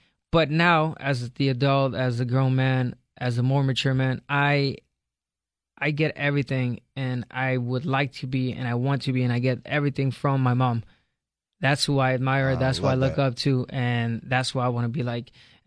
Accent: Guadalajara, Jalisco, Mexico; now in Huntington Beach, United States; We're originally from Guadalajara, Jalisco, but I reside in HB, Huntington Beach.

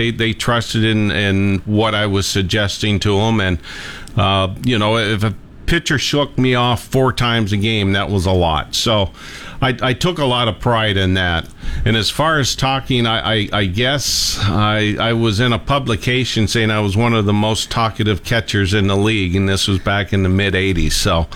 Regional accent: Detroit, Michigan, United States; I'm from Detroit. Yeah. I grew up a Tiger fan.

